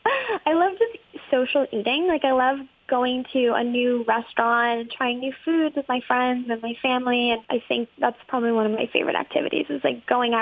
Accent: Detroit, Michigan, United States; I'm from Metro Detroit, and just all of us coming together to make a positive difference is it just makes me smile.

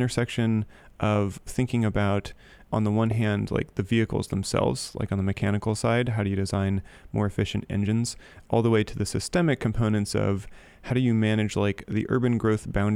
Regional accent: Ashland, Oregon, United States; I grew up in Ashland, Oregon, which is a little hippie town of 20, 25,000 in Southern Oregon.

